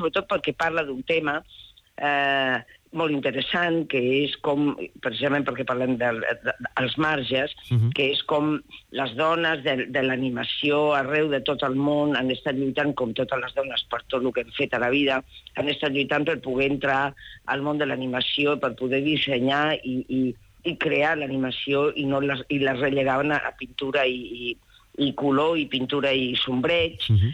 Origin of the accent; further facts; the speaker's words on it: Valencia, Valencian Community, Spain; Jo soc de València, safrà.